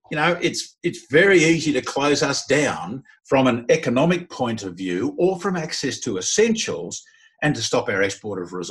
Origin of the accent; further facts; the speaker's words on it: Australia; I made as an Australian general.